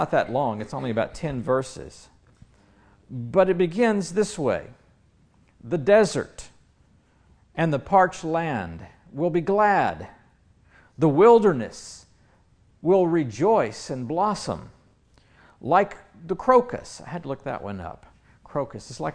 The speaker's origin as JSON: {"language": "English", "town": "Nashville", "region": "Tennessee", "country": "United States", "tie": "born there", "said": "You see, I was born in Nashville, Tennessee, where we held off spring until April, usually."}